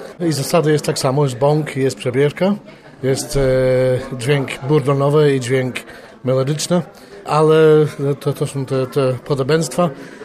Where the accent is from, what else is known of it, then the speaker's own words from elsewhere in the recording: Kraków, Lesser Poland, Poland; Ja jestem z Krakowa